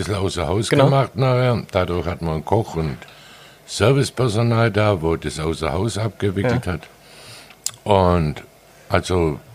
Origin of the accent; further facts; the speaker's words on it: Baden-Württemberg, Germany; now in Sylt, Germany; Ich bin Schwabe.